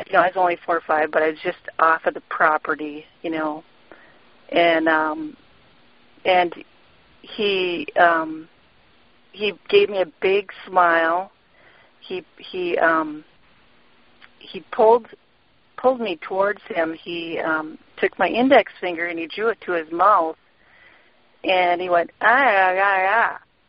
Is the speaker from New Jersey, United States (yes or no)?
no; Minnesota, United States; I grew up in Minnesota, northwest Minnesota